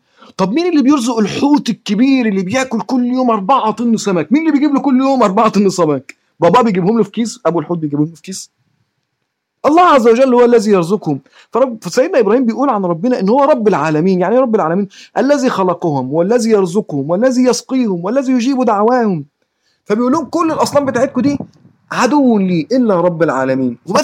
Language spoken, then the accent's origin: Arabic; Egypt; جات من نهر، او جات من نهر النيل، او عن نهر النيل عندنا في مصر،